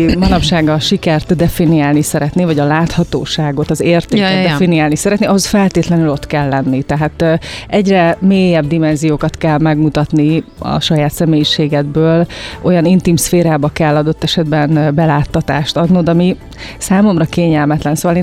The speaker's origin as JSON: {"language": "Hungarian", "town": "Pécs", "region": "Baranya", "country": "Hungary", "tie": "born there", "said": "én Pécset születtem, oda jártam egyetemre, most is vannak ott kötődéseim, és egyáltalán nem éltem ott."}